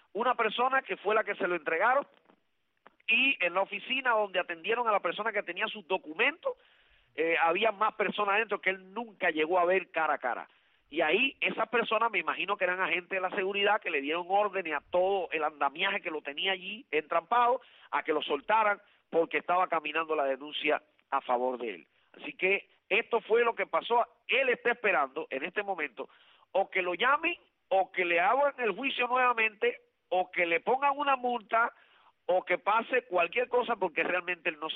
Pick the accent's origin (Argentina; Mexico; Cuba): Cuba; ciudadano cubano, y esto para todo ciudadano cubano que me escucha, esto es un peligro para nosotros como ciudadano cubano